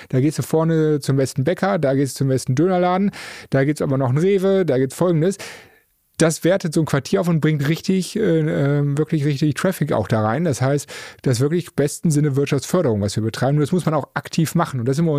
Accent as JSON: {"language": "German", "town": "Düsseldorf", "region": "North Rhine-Westphalia", "country": "Germany", "said": "da hat man sich lange immer gesagt, wo sind das eigentlich als Düsseldorfer?"}